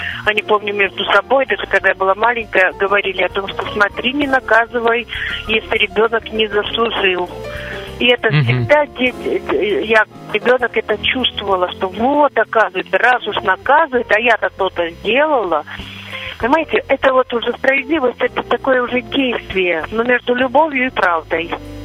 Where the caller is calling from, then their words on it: Voronezh Oblast, Russia; из Воронежской области.